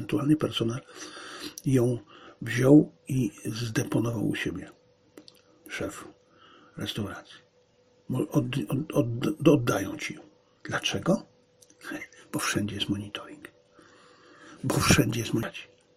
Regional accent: Silesian Voivodeship, Poland; born there; bo ja się urodziłem przecież w niemieckim, niedawno niemieckim mieście

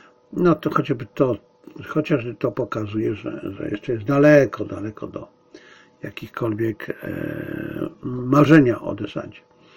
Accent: Silesian Voivodeship, Poland; A ja coś na ten temat wiem, ponieważ jestem Ślązakiem z urodzenia i wychowania.

